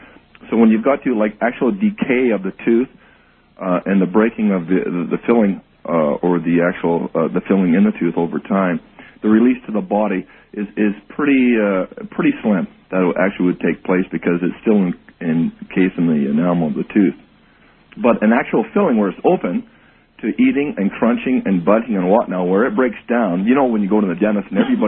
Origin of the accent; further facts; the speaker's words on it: Canada; No, I'm a Canadian dentist.